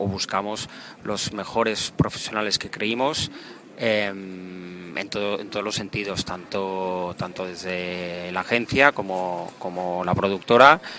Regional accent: Sitges, Catalonia, Spain; soy sichetá, soy hijo de Sitges

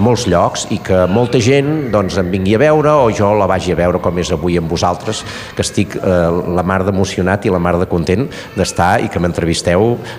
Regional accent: Catalonia, Spain; tenir les llibertats com a poble català i defensar la nostra llengua i la nostra cultura

